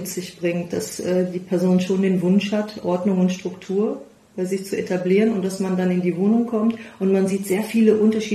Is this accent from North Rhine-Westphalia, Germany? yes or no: yes; Düsseldorf, North Rhine-Westphalia, Germany; ich bin Düsseldorferin und werde dieses Jahr 50 Jahre alt